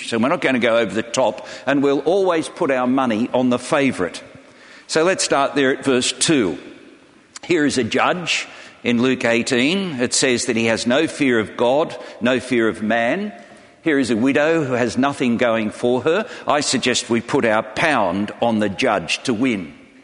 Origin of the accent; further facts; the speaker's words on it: Australia; I call football soccer. I'm an Aussie bloke.